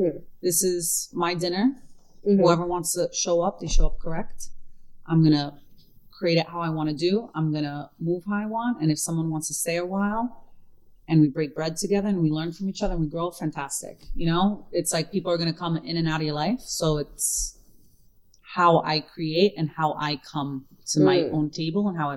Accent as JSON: {"language": "English", "town": "Brooklyn", "region": "New York", "country": "United States", "tie": "born or raised there", "said": "I'm born and raised in Brooklyn, South Brooklyn, so it's freaking melting pot."}